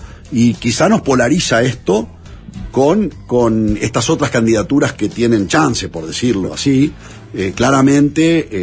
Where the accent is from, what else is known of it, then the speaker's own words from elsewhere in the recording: Uruguay; como uruguayo